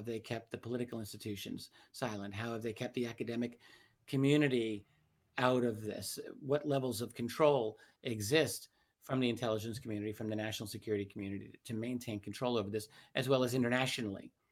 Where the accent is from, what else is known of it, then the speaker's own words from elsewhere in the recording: New York City, New York, United States; I'm from New York City. My father was not only a retired New York City police officer for many years, but worked at the World Trade Center in New York City for 7 years